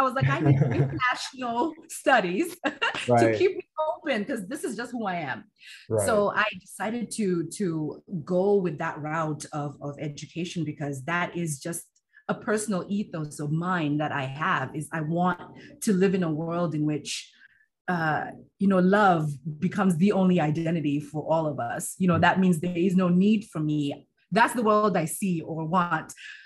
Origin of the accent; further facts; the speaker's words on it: Zimbabwe; So I, growing up in Zimbabwe